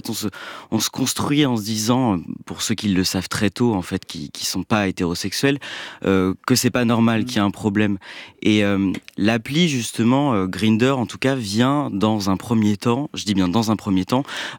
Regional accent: Pays de la Loire, France; en milieu rural, parce que je viens de Vendée, dans un petit lycée de 600 élèves

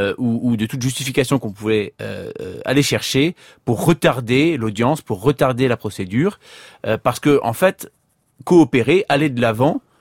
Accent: France; celle que nous avons chez nous en France.

